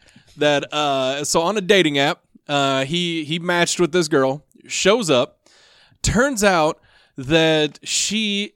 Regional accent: Missouri, United States; I know what you guys are thinking. We're from Missouri. It's a different side of Missouri.

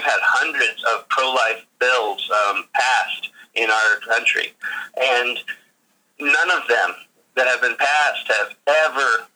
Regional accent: Kansas City, Missouri, United States; a young lady that I had known since I was 6 years old, since I grew up in Kansas City

